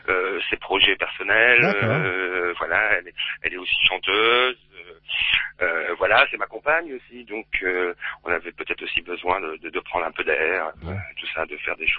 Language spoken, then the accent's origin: French; Normandy, France; en sachant que chez nous en Normandie, un coup de tut, c'est aussi un coup de rouge.